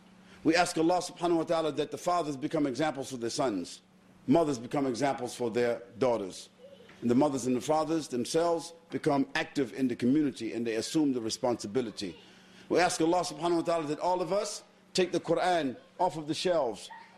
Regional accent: Brooklyn, New York, United States; born or raised there; also born or lived in Harlem

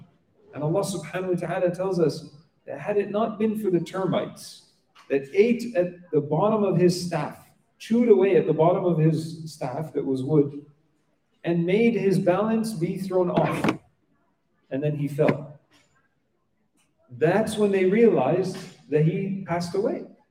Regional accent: Montreal, Quebec, Canada; I remember when we were young, we came from Montreal.

